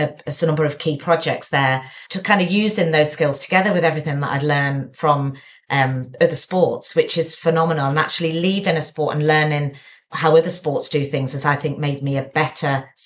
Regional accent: West Midlands, United Kingdom; I'm from the Midlands originally.

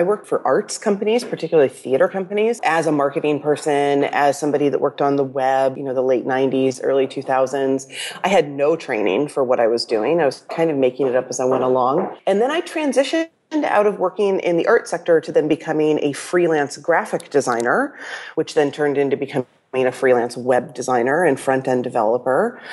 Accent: Canada; So I am Canadian, and I'm hanging out up here in Toronto, Canada

